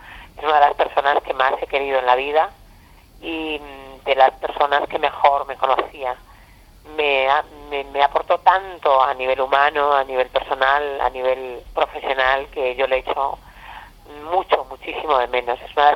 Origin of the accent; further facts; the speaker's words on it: Extremadura, Spain; Y luego cuando me voy ya de mi pueblo a Badajoz, pues estando estudiando, trabajando, un poco de todo